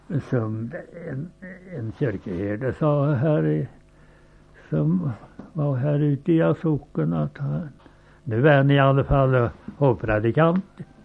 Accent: Humla, Västra Götaland County, Sweden; born there; I Humla var jag född.

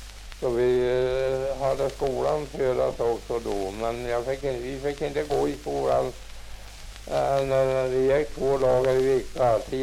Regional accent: Sockna, Sweden; Ja, det var här i Sockna. Jag är född i Sockna här och gått och läst på skola och allt i Sockna.

